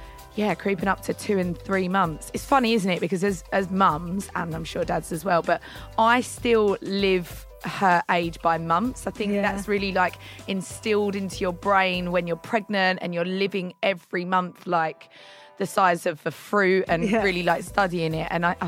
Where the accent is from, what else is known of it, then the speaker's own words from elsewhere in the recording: Brentwood, East of England, United Kingdom; What's really strange is I grew up in down this cul-de-sac for 13 years. I was born in Haldwood and I grew